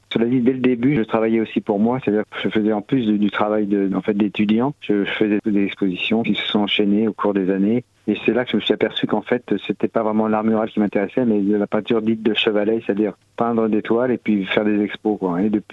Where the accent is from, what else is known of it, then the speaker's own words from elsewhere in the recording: Pays de la Loire, France; j'ai acheté une ancienne ferme il y a une vingtaine d'années en Mayenne, parce que je suis originaire de la Mayenne.